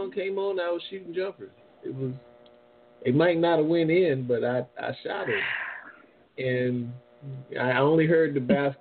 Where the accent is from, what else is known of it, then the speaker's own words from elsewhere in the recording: New Orleans, Louisiana, United States; I'm from New Orleans. It's different.